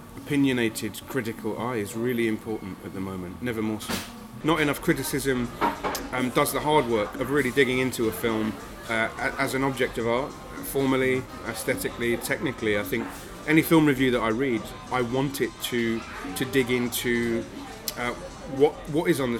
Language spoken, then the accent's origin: English; United Kingdom; obviously I'm British